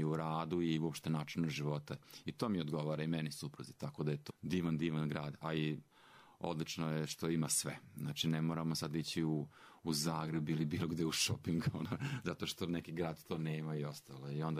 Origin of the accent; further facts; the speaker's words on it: Subotica, Vojvodina, Serbia; moved away as an adult; now in Banja Luka, Bosnia and Herzegovina; iako sam imao 24 godine kad sam došao ovdje, ali da imam prijatelje iz detinjstva u Banja Luci.